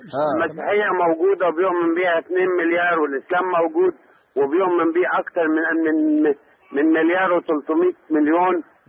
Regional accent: Egypt; لكن احنا بره الجامع والكنيسة احنا مصريين.

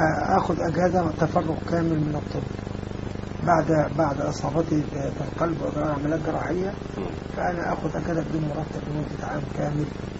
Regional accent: Beni Suef Governorate, Egypt; also born or lived in Alexandria / Cairo; انتقلت من الإسكندرية بعد أن انتهيت، عدت مرة ثانية إلى محافظة بني سويف

